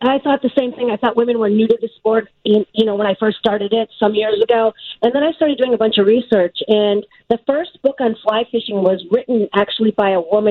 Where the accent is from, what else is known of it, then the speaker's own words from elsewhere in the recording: Midwest, United States; even though I grew up in the Midwest, I don't really like to catch and keep fish.